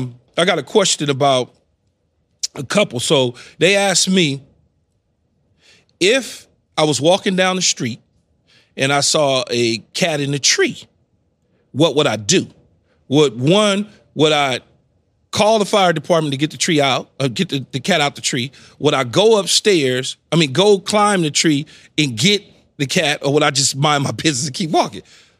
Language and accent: English; Los Angeles, California, United States; Man, I grew up in South Central L.A. Yeah. At 11 years old, I was sleeping in cars with my ma.